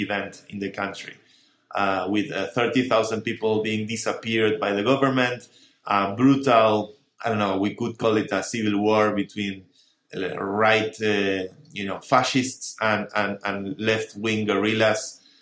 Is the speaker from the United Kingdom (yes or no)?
no; Argentina; You know, I come from Argentina, which is a developing country.